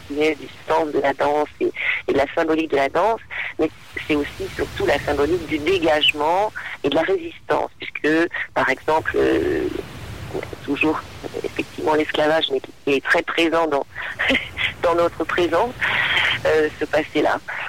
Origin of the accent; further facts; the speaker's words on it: Martinique; born there; je suis en plein ressourcement dans ma chère petite Martinique, hein, dans ma petite île volcanique où je suis née, au Terre-Saint-Ville. Donc là, je suis à la Pointe des Nègres